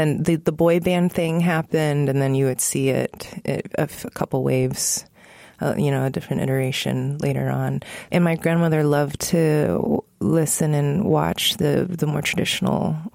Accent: Virginia, United States; I was growing up in Northern Virginia.

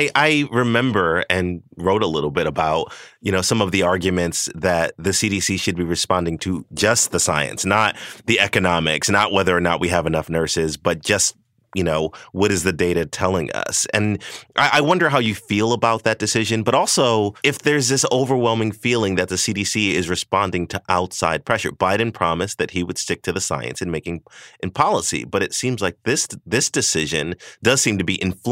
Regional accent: the South, United States; I'm from the South. That one just got me.

